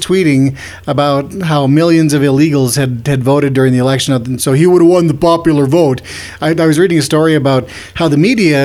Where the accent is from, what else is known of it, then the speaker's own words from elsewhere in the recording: United States; Because I'm an American. And Americans don't care if they sound stupid.